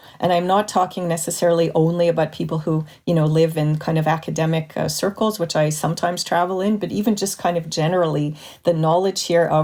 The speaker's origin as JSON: {"language": "English", "town": "Montreal", "region": "Quebec", "country": "Canada", "tie": "born or raised there", "said": "When I grew up in Montreal in the 70s and 80s"}